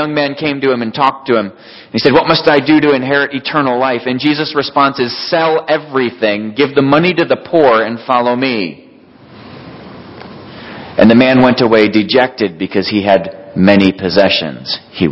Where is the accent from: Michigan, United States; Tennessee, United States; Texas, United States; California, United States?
Michigan, United States; Because I grew up in Michigan. And if you don't do those two things, you probably don't belong in Michigan.